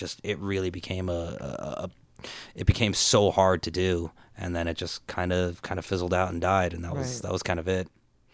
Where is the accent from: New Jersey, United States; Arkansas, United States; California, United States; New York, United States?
New Jersey, United States; growing up in New Jersey, being a metalhead, being an Indian guy metalhead in New Jersey